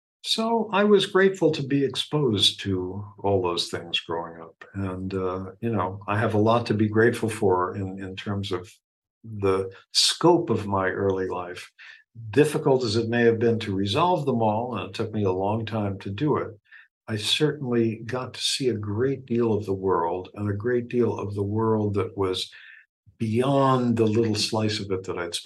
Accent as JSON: {"language": "English", "country": "United States", "tie": "born or raised there", "said": "I grew up in the United States. I had a very comfortable life."}